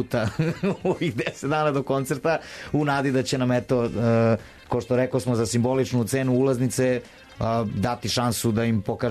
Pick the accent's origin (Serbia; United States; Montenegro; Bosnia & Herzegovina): Serbia; Vidi, ja sam čovek Srbin i ja se ne bavim očekivanjima.